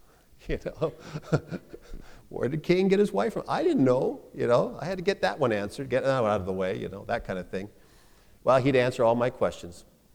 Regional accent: Mission, British Columbia, Canada; in my hometown of Mission, British Columbia

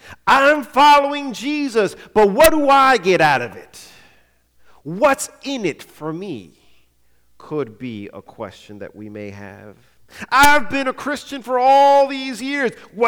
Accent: East Coast, United States; You know, growing up on the East Coast, you see things on the West Coast that you don't see out East.

